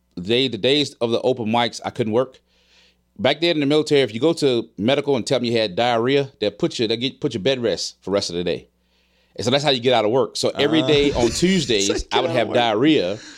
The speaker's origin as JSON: {"language": "English", "region": "Mississippi", "country": "United States", "said": "I'm from Mississippi originally."}